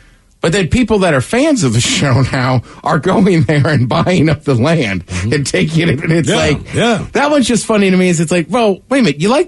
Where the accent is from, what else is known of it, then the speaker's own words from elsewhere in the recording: College Park, Maryland, United States; I grew up in College Park. I don't know anybody that works for the University of Maryland.